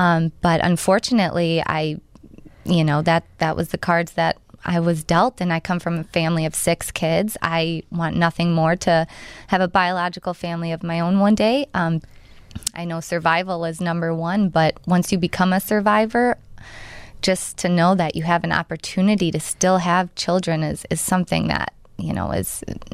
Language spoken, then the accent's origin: English; Rolling Meadows, Illinois, United States; I grew up in Rolling Meadows.